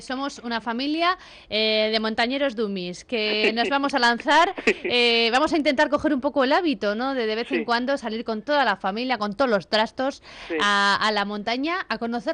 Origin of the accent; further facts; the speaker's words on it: Navarre, Spain; Pues somos navarros.